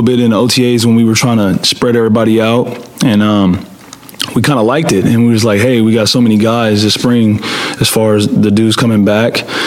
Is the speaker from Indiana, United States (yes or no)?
no; California, United States; I'm from California, Boogie's from California